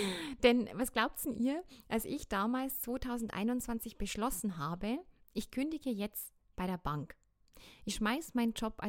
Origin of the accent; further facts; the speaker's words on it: Bad Kötzting, Bavaria, Germany; Es war Pfingstfest in Bad Kötzting in meiner Heimat.